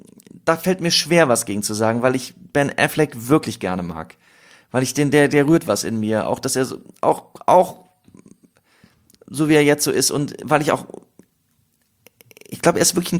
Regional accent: Siegen, North Rhine-Westphalia, Germany; Früher gab es bei uns in Siegen im Apollo-Kino, gab es so Kinowerbung.

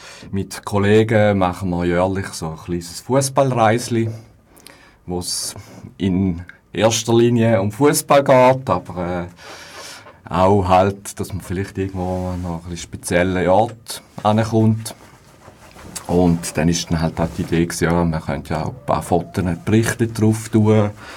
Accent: St. Gallen, Switzerland; now in Bern, Switzerland; Ich habe hier meine kleine Homepage und bin in St. Gallen, wo in Bern gestrandet ist.

